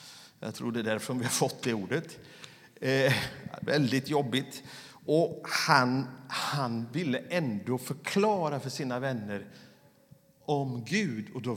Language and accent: Swedish; Sweden; visar att jag var från Sverige.